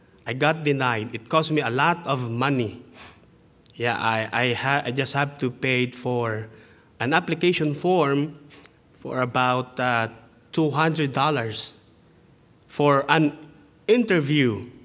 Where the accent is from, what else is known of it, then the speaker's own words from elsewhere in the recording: Philippines; English is a second language; So it is so hard for me as a Filipino to go here in your country.